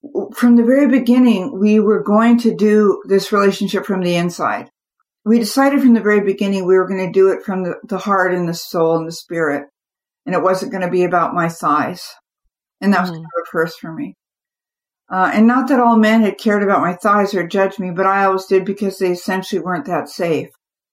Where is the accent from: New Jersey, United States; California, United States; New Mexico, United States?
California, United States; And, you know, my skin, I grew up in the California sun.